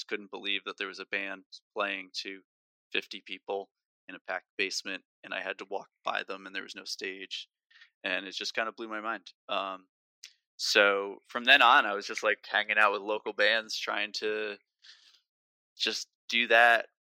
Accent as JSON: {"language": "English", "region": "New Jersey", "country": "United States", "tie": "born or raised there", "said": "Because I grew up in North Jersey, we'd go into New York to see bands play."}